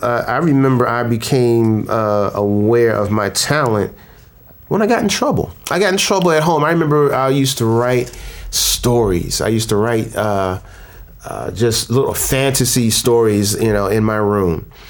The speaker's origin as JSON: {"language": "English", "region": "Okinawa", "country": "Japan", "tie": "born or raised there", "also_born_or_lived": "Daytona Beach, United States / Maryland, United States / Philippines", "said": "I went to, I was an Army brat, so I bounced around. bounced around from Maryland to Okinawa, Japan. That's where I spent most of my time, to the Philippines, most of Asia."}